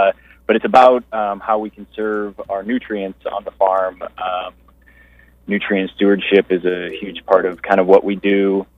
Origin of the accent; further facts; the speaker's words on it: Bloomington, Illinois, United States; I grew up in Bloomington. Didn't do any farming, but went to school up in Chicago